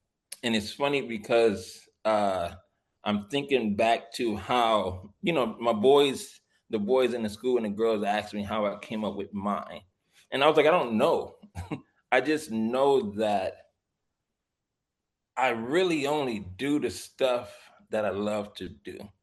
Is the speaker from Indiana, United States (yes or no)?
no; Watts, California, United States; We grew up in Watts.